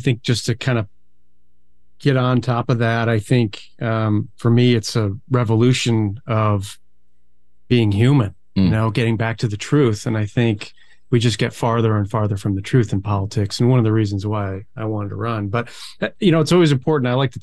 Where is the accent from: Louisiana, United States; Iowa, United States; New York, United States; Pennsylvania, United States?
New York, United States; Buffalo; now in Phoenix, United States; I grew up in Buffalo, New York. It's so bureaucratic. It's so slow.